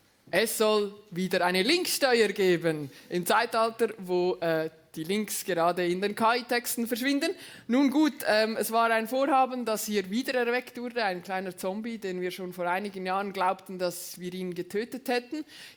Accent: Lucerne, Switzerland; Wir gehen in meinen Heimatort oder meinen Wohnort nach Luzern

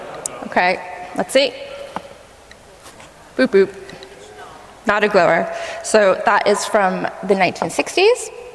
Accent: New York, United States; now in Newcastle, United Kingdom; I'm based in Newcastle, which is nearly all the way almost in Scotland, originally from New York, which is why I don't sound like I'm from Newcastle.

